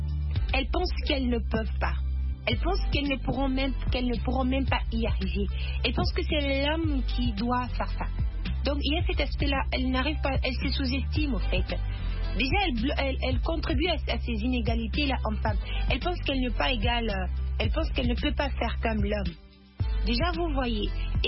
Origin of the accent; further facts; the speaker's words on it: DR Congo; ici chez nous, en RDC